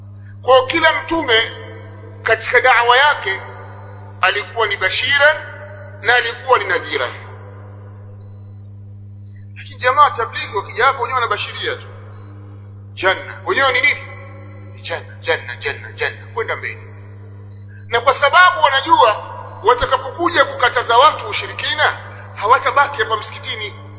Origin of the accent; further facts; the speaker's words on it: Tabora, Tanzania; Kuna mmoja kule kwetu Tabora ni shekhi, kule kwetu mashetani yao ya mizimu wanaita maswezi.